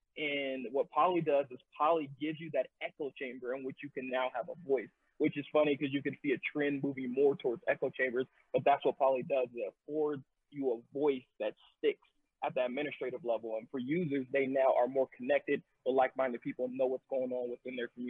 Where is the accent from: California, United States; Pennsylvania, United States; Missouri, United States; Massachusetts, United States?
California, United States; East Palo Alto; I'm from East Palo Alto, California, and I was there for a little bit, and I seen a lot of my friends